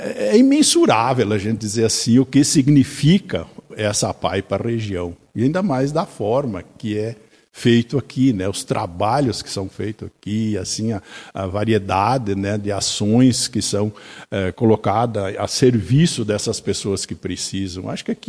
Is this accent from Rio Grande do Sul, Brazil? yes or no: yes; Nicolau Vergueiro, Rio Grande do Sul, Brazil; born there; Eu nasci em Nicolau Vergueiro, né? Morei em Vila Maria, sou mariense também, sou conterrâneo da Camila, e marauense, né? Então eu tenho três municípios aí que a gente sempre conviveu